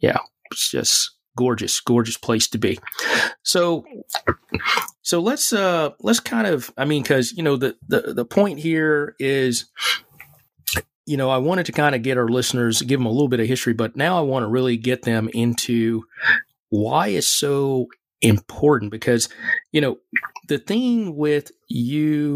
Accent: Mississippi, United States; there was really never any roots planted except for back in my hometown of Mississippi.

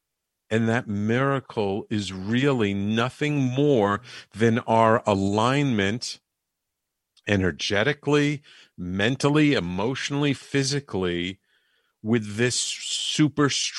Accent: Canada; I'm from Canada and I was having immigration problems

